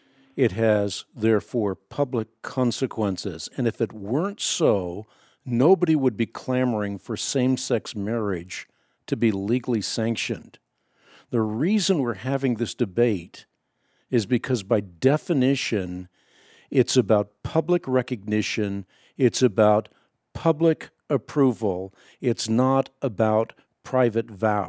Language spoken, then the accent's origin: English; Leiden, South Holland, Netherlands; born there; first language Dutch; English is a second language; Well, I was born in the Netherlands. I was born in Leiden. Dutch is my first language.